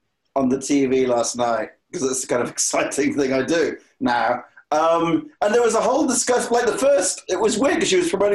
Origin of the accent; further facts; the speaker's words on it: Wales, United Kingdom; And I come from Wales where nothing is understandable.